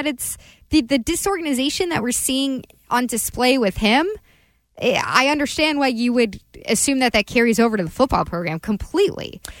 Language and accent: English; Maryland, United States; Well, I love Old Bay. I'm from Maryland.